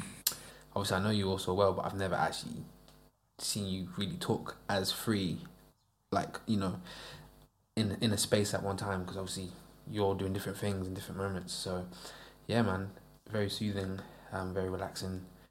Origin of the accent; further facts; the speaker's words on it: Florida, United States; also born or lived in United Kingdom; No, I'm British born, but I grew up in Florida, so at the time I was a Yankee.